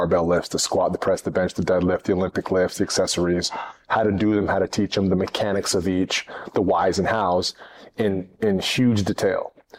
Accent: Victoria, British Columbia, Canada; also born or lived in Kamloops; born in Kamloops, British Columbia, Canada, which is in the interior part of the west coast of Canada, in British Columbia. And my family moved to Victoria on Vancouver Island when I was six, and I was raised there. Left home when I was 17

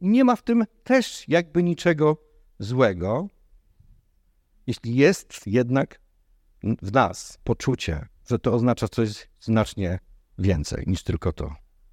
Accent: Głogów, Lower Silesian Voivodeship, Poland; now in Kraków, Poland; jechaliśmy z mojego rodzinnego miasta Głogowa, wracaliśmy do Krakowa

